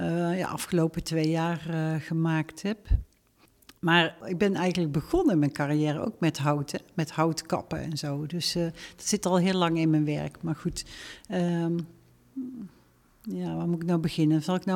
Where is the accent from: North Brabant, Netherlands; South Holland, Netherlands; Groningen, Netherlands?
North Brabant, Netherlands